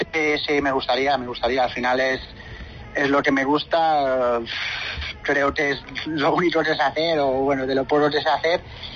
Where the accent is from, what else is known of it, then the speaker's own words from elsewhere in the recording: Balearic Islands, Spain; Yo soy de Mallorca, bueno, cada uno tira un poco para lo suyo, ¿no? Mi mujer tira más para Huesca, yo más para Mallorca.